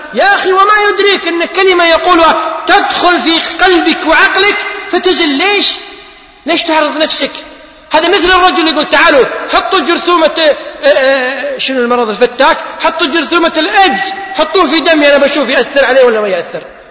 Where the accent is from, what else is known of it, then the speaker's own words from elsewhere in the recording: Kuwait; عندنا في الكويت مستشفى اسمه مستشفى الأمراض السارية